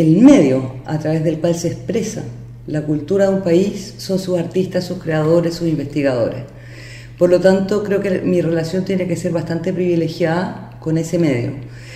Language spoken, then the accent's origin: Spanish; Chile; pensando en por qué yo no podría hacer esto en mi país. Yo creo que la tendencia es a que Chile tiene que desarrollar mucho más